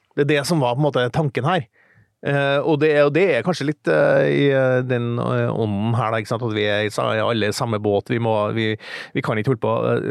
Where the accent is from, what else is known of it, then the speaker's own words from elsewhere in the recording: Trøndelag, Norway; som trønder